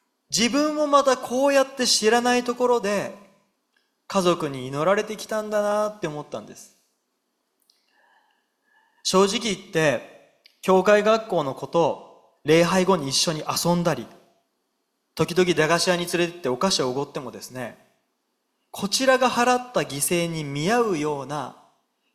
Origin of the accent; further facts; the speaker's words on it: Kanto, Japan; moved away as an adult; 関東で生まれ育ったんですけど、九州に移りました。